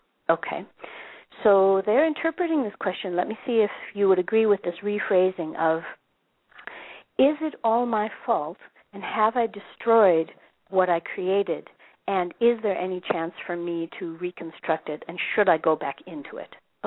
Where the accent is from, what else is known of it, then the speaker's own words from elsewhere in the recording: Minneapolis, Minnesota, United States; now in Johannesburg, South Africa; It's 8 a.m. in my hometown of Minneapolis. And it's 4 p.m. here in Johannesburg, South Africa